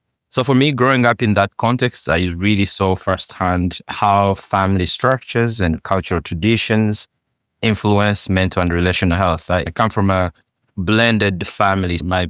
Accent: Uganda; accent: Ugandan English; English is a second language; now in United States; I'm just a professor here at the University of Minnesota. And I'm originally from Uganda, if you can tell from my, I like to joke that it's my Uganglish accent, which is a blend of English plus three Ugandan languages that I speak.

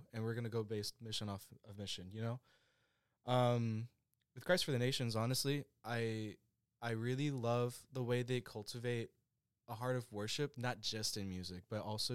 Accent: Illinois, United States; now in Texas, United States; Originally, I am from Illinois, born and raised, and then moved down to Texas about 10 years ago.

